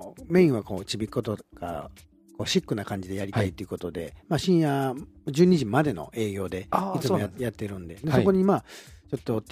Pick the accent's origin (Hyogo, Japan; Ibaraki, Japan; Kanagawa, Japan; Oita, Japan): Hyogo, Japan; Himeji; いろんな、まあ、地元姫路とかでも、はい、有名な歌手だとか DJ がこう来て回しながらの、